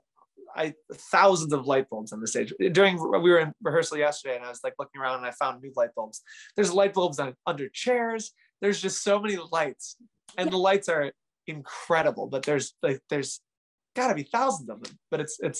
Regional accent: Chicago, Illinois, United States; and I'm from Chicago, and I was actually living with my parents at the time because I moved out of my apartment when I got the tour.

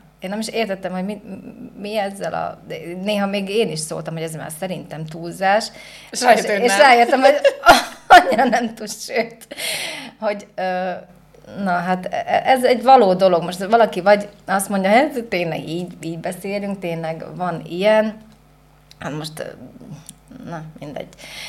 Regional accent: central Slovakia, Slovakia; én Közép-Szlovákiában szlovák gyerekek között is nőttem fel. Én magyar, szlovákul minden nap hallottam gyereket beszélni. Ugye panelházi gyerek vagyok

